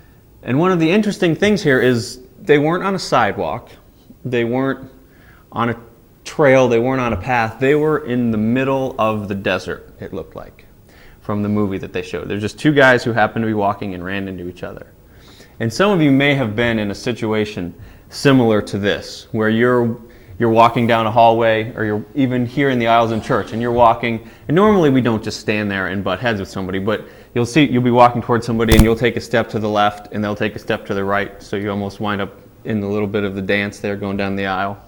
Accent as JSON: {"language": "English", "country": "United States", "said": "See, as Americans, we're guaranteed our freedom for so many things"}